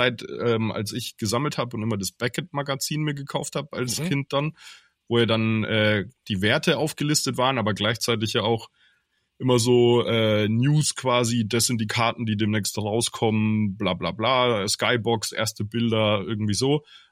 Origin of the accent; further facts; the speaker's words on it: Würzburg, Bavaria, Germany; das gab es ganz vereinzelt in dem einen Laden bei uns in Würzburg